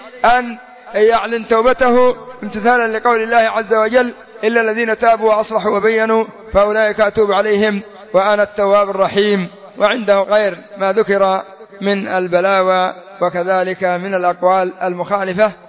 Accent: Yemen; الدعايات الاشتراكية عندنا في اليمن أن المرأة لا يجوز لها أن تحلب البقرة

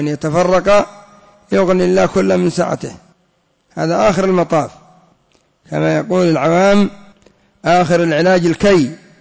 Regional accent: Yemen; هذا يسمى عندنا في اليمن التفويض

